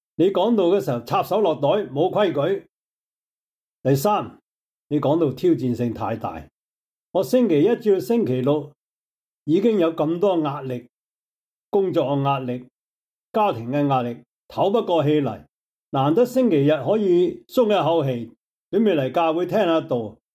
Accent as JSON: {"language": "Cantonese", "region": "Guangdong", "country": "China", "said": "我好抱歉，我国语唔系好流利，但我系广东人。"}